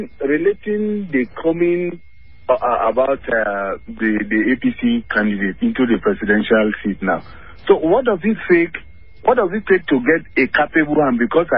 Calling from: Apo, Federal Capital Territory, Nigeria; Okay, I'm calling you from Apo at the moment.

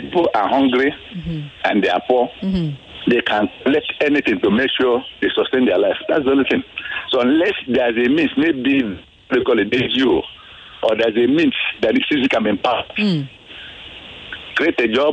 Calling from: Ikorodu, Lagos, Nigeria; from Ikorodu.

